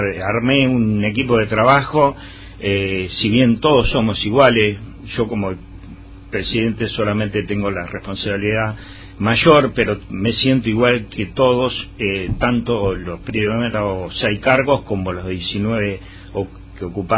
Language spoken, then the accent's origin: Spanish; Rojas, Buenos Aires Province, Argentina; now in Carabelas, Argentina; siendo de que soy oriundo de Rojas y estoy en Carabelas